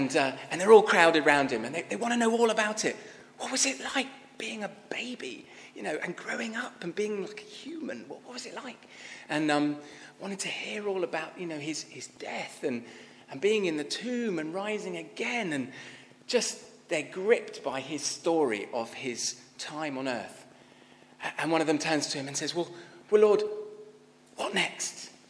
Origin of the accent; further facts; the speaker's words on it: London, United Kingdom; now in Burry Port, United Kingdom; We live now in just a bit further west in Buryport. As Jim said, I'm originally from London, but came to South Wales